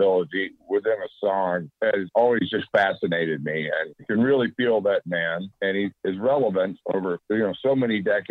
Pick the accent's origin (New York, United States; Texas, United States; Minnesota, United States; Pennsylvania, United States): Texas, United States; Houston; I was raised in Houston, very eclectic place for music